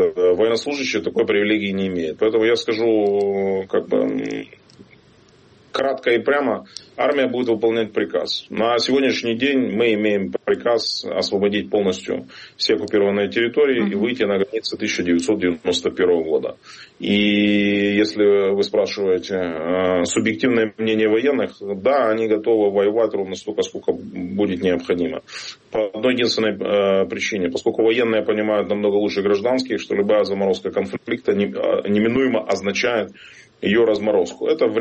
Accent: Kerch, Crimea, Ukraine; born there; moved away

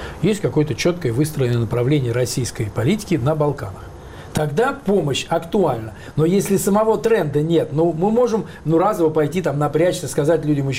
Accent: Belarus; Я белорус, так сказать, вся семья оттуда у меня пришла. Половина поляки, белорусы.

